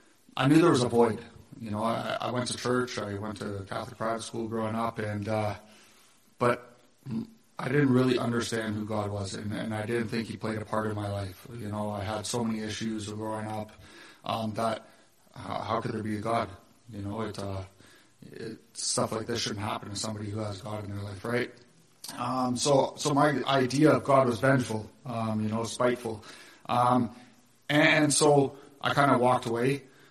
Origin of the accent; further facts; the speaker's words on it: Toronto, Ontario, Canada; I'm originally from Toronto. I grew up in a pretty big Irish Catholic family.